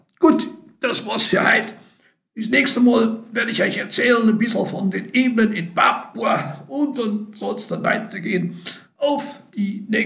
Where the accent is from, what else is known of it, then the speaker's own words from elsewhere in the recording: Austria; Ich komme aus Österreich, wie man schon hören kann.